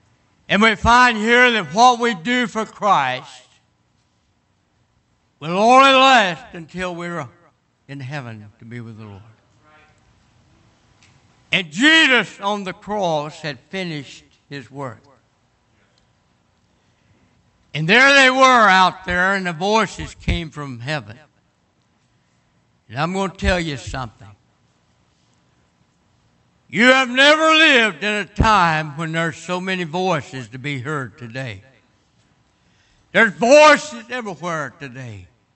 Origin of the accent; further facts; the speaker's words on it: Kentucky, United States; I'm from Kentucky, and I went north and married a Yankee woman.